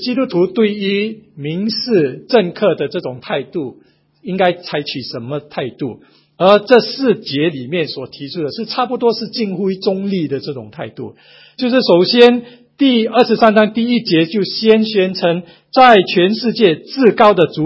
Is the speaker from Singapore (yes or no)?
yes; Singapore; 所以我们新加坡人在这一次大选里面就看见证了到这一点